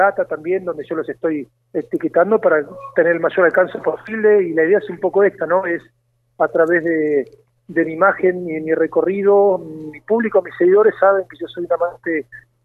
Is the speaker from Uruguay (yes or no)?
no; Argentina; somos todos argentinos, y nos ha tocado nacer en distintas localidades y todo, pero yo me siento parte de estas tierras